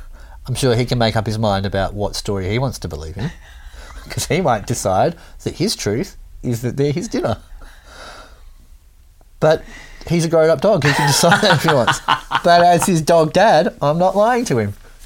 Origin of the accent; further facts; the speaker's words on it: Wales, United Kingdom; because I'm Welsh, yeah, so I can go to the beach tomorrow.